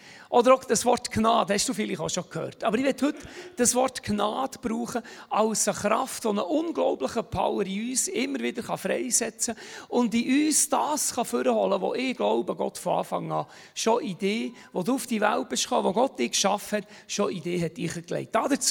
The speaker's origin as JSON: {"language": "German", "region": "Bern", "country": "Switzerland", "said": "Ich bin aus dem Emmental."}